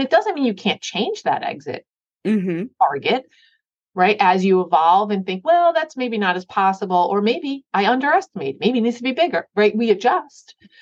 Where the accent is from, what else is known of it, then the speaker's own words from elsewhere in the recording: New York, United States; I'm from New York and I like to talk.